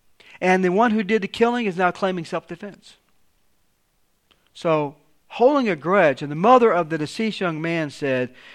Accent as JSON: {"language": "English", "region": "Alabama", "country": "United States", "said": "which I'm from Alabama."}